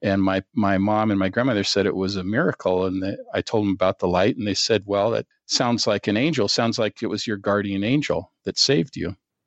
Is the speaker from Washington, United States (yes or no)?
yes; Seattle, Washington, United States; also born or lived in North Carolina / Alabama; I grew up in Seattle, so I never had air conditioning. As a kid, we just opened the window, never got that hot, And so living in Southern California, and when I lived in the South, too, in North Carolina and Alabama